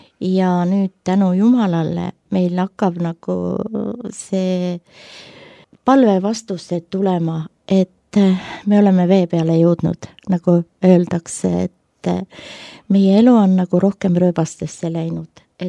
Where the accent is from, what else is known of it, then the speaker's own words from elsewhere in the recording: Põltsamaa, Jõgeva County, Estonia; Mina olen pärit kristlikust perekonnast ja Põltsamaa kirikus olen mina ristitud, leeritatud, laulatatud. Ja minu ema ja isa lausid väga kaua aega Põltsamaa kiriku segakooris.